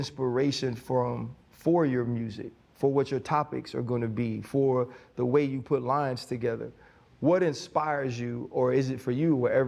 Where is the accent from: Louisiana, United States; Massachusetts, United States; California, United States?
Louisiana, United States; New Orleans; I'm from New Orleans.